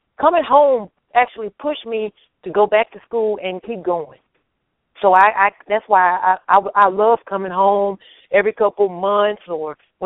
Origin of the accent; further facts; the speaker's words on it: Longview, Texas, United States; I mean, I grew up in Longview, in Longview, Texas. So my way of thinking was, if I seen Longview, Texas, I've seen Texas.